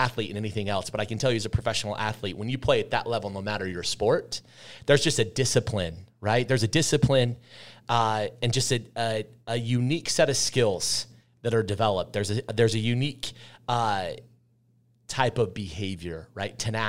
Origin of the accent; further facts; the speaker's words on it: Sandy, Utah, United States; So I grew up in Sandy, went to high school in the Sandy Midvale area as well.